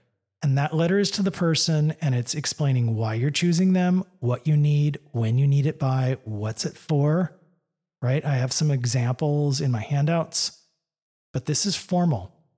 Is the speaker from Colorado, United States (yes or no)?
no; California, United States; It was really cool, and fall, something I had never seen growing up in Southern California.